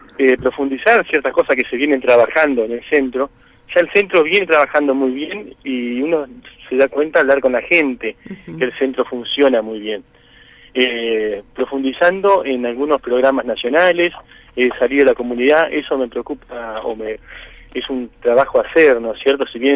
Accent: Concepción del Uruguay, Entre Ríos, Argentina; also born or lived in La Plata; soy nacido acá en Concepción del Uruguay, nací en el barrio de la Concepción, luego después viví en el barrio Sarmiento, estudié en la Universidad de La Plata y bueno, ya hace 10 años que estoy viviendo acá en Concepción.

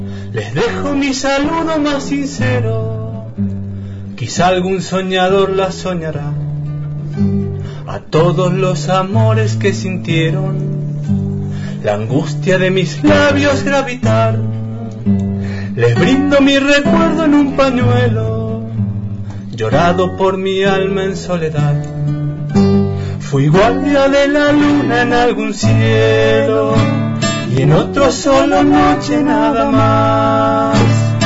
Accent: San Juan, Argentina; now in Mendoza, Argentina; yo soy de San Juan. Pero vivo acá hace mucho, o sea que yo soy sanjuanino y mendocino también.

